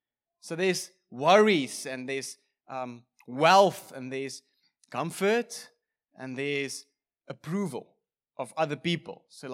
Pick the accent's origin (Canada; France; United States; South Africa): South Africa; Free State; I come from the Free State, so there's like proper thunderstorms over there.